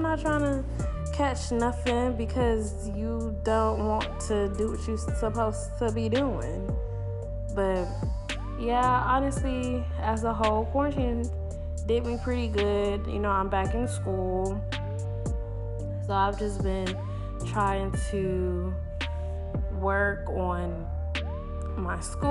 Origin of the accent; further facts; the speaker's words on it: Nigeria; If you don't know, I am Nigerian.